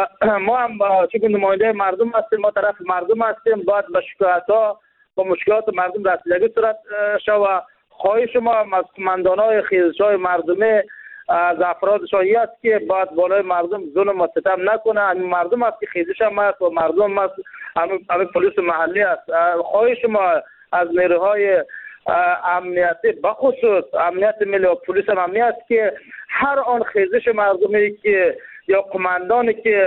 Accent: Jowzjan, Afghanistan; ما ولایت جوزجان یک ولایتی است که این محاط به خشکه است، این از خود منابع آب نداره

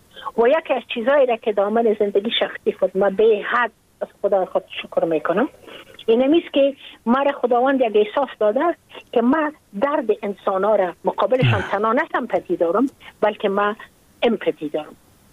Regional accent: Afghanistan; من اگر افغان استم، من مربوط افغانستان استم

